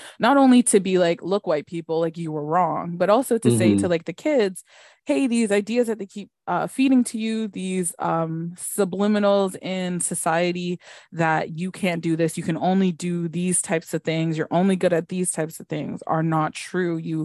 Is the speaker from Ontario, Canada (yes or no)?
yes; Scarborough, Ontario, Canada; because I grew up in Scarborough, I grew up in many places, but because I grew up in like Scarborough for a while